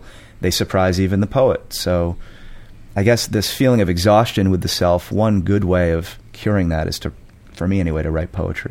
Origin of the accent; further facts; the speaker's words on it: Vermont, United States; You know, I grew up in Vermont, very northern Vermont.